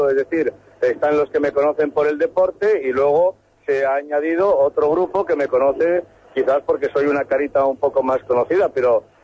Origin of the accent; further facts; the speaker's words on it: Asturias, Spain; me siento muy asturiano porque creo que nobleza obliga